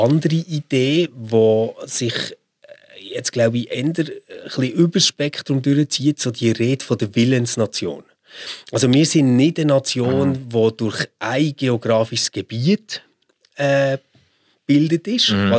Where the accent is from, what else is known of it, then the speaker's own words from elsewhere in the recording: Switzerland; Also das ist ja auch ein bisschen das Ding, wo glaub, als Schweizer einfach fast nicht kannst nachvollziehen.